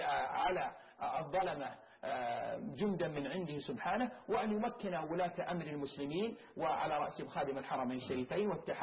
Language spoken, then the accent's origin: Arabic; Yemen